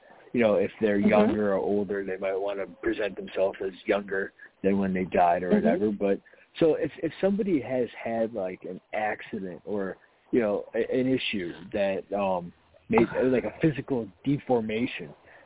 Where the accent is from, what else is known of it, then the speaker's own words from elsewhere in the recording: Florida, United States; Well, you know, so I grew up in Florida, so, like, even during the winter, I'll wear shorts and no socks and shoes.